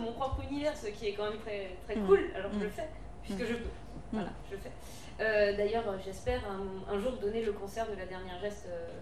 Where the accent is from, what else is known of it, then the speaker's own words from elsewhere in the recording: Brittany, France; j'ai envie de parler de mon pays, parce que je suis bretonne